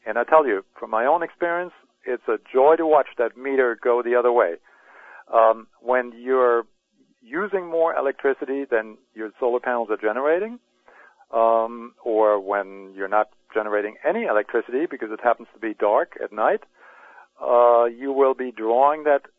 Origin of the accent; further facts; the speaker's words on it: Germany; now in United States; I'm originally from Germany, and I still keep in touch with folks over there.